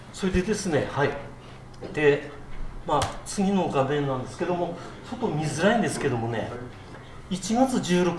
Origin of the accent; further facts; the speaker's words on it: Aomori, Japan; 11番の私までが青森出身と